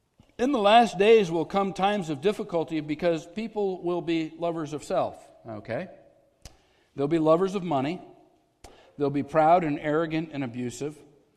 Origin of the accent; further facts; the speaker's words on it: Fillmore, New York, United States; I grew up in small-town America, and the little town that I grew up in Fillmore, New York, never made national news except one time that I know